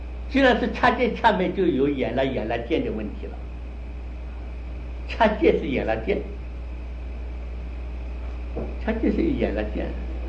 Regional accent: China; 我们中国人最早的像墨子他们搞这个逻辑也是这样在搞的

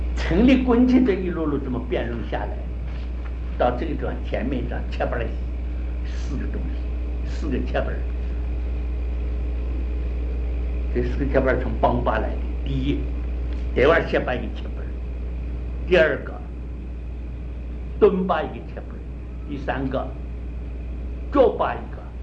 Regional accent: China; 我们中国人啊，传统的办法就讲伦理，推己及人啊，就是我们中国人这个地方的这一等

